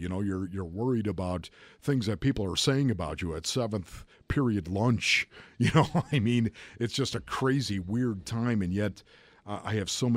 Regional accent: Orchard Park, New York, United States; That was my team, of course, growing up in Orchard Park, New York.

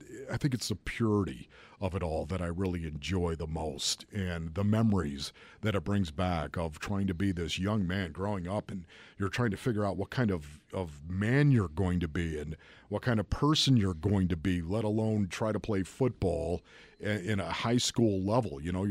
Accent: Orchard Park, New York, United States; That was my team, of course, growing up in Orchard Park, New York.

